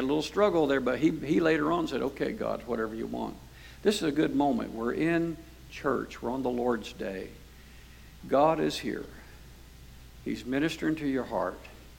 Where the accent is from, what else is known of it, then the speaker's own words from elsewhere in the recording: Daytona, Florida, United States; now in Lake County, United States; We're not from Lake County. We're from Daytona. And as a child, I don't think I ever came to Lake County.